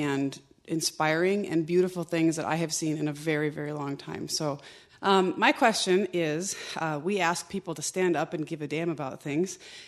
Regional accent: Des Moines, Iowa, United States; I'm from Des Moines.

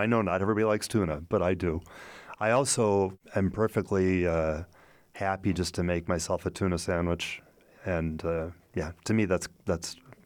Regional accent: Omaha, Nebraska, United States; Right. Yeah. I grew up in Omaha.

